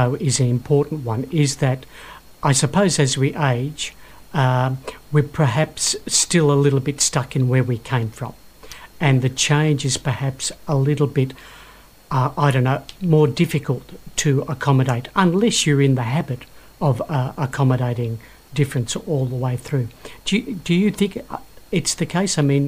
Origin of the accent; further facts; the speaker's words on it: Penrith, New South Wales, Australia; I grew up in Penrith. It was pretty white and working class.